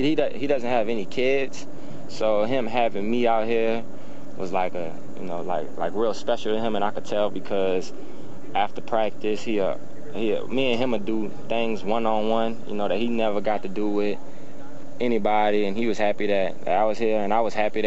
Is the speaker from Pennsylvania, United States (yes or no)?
no; New Orleans, Louisiana, United States; I mean, I grew up in New Orleans, so I'm a big Saints fan, yeah.